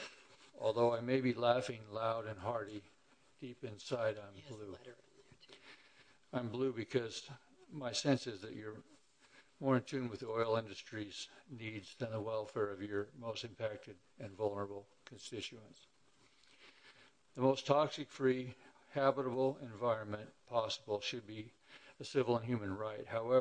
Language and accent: English; Martinez, California, United States; from Martinez.